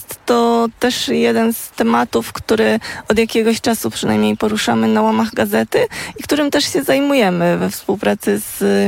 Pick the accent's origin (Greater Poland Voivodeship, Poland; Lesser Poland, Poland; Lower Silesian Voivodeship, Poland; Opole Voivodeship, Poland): Greater Poland Voivodeship, Poland; Poznania nie, ale Wielkopolski, tak.